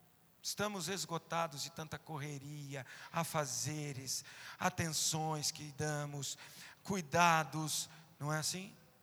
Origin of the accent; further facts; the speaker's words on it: Brazil; Nós somos privilegiados como brasileiros.